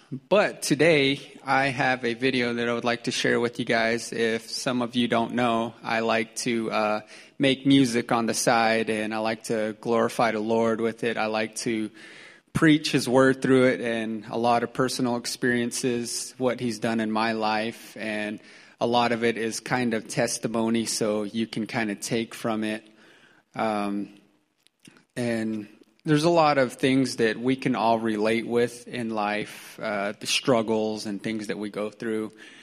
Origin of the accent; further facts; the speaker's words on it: Arizona, United States; I haven't been home. I'm from Arizona, so I haven't been home in a long time